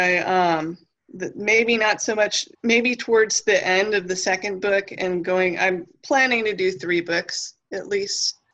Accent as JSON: {"language": "English", "region": "California", "country": "United States", "tie": "born or raised there", "said": "Well, I think it just kind of goes back to where I grew up in California. We had the legends of the Yucca Man there in the Mojave Desert"}